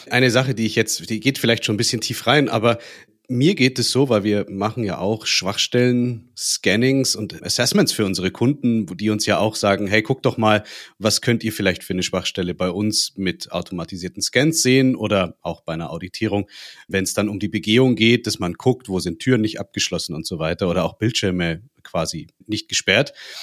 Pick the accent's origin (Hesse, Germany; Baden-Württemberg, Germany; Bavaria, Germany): Bavaria, Germany; Regensburg; Cool, ich bin auch aus Regensburg.